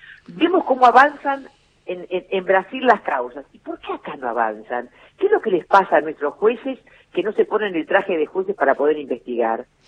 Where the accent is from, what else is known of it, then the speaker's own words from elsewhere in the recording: Argentina; los que perdemos somos los argentinos si no tenemos justicia.